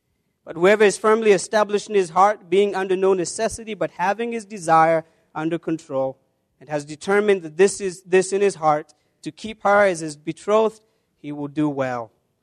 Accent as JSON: {"language": "English", "country": "Kenya", "said": "every time I tell people that I'm from Kenya, they always assume and think that I'm a long-distance runner."}